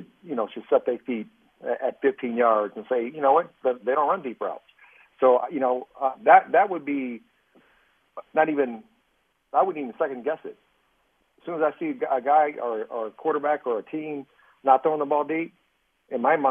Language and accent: English; Indiana, United States; that I even went through, growing up in Indiana